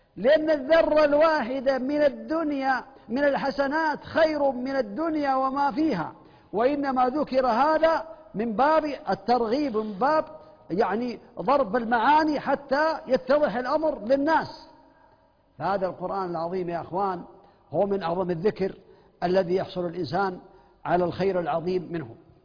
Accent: Saudi Arabia; بلغني بأن هناك عندنا في المملكة العربية السعودية جمل في بعض المزارع لبعض الناس

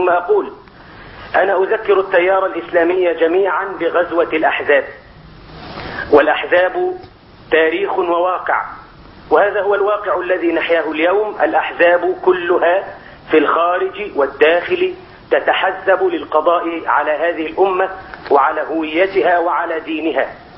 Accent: Faiyum, Faiyum Governorate, Egypt; يعني أنا أتحدث عن بلدي الفيوم، الناس يحبون

